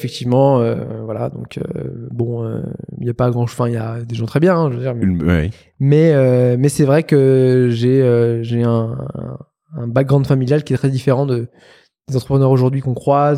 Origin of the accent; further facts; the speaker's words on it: Lyon, Auvergne-Rhône-Alpes, France; born there; Je suis né à Lyon, dans une famille très classique, très modeste.